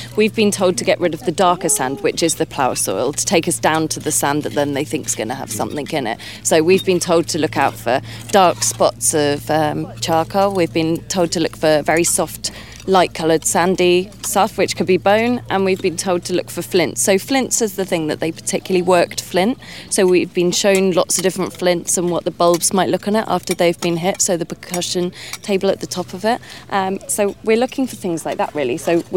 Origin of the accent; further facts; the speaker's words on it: Woodbridge, East of England, United Kingdom; born there; now in Wales; I've come over here from Wales, but actually I was born in Woodbridge, so this is an important site for me because I love archaeology, so it's nice to come back home